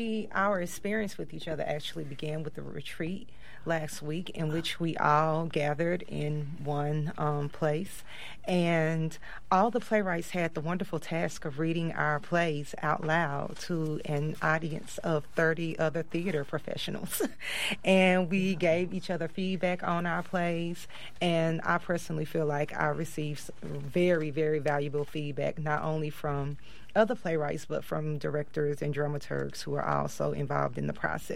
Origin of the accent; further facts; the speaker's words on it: Arkansas, United States; I have not received a production in my home state at all. So